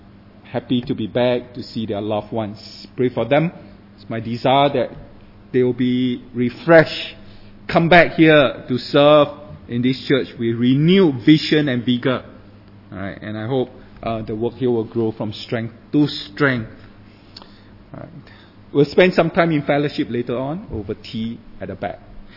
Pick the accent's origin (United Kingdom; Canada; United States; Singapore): Singapore; and I'm from Singapore